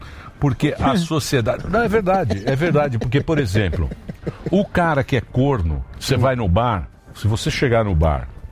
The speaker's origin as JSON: {"language": "Portuguese", "town": "São Manuel", "region": "São Paulo", "country": "Brazil", "said": "Eu sou de São Manuel."}